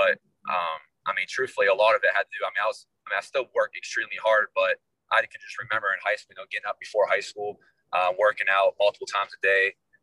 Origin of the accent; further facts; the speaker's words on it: Moundsville, West Virginia, United States; I'm from Moundsville, West Virginia, which is about 20 minutes from Wheeling. So I went to middle school in Moundsville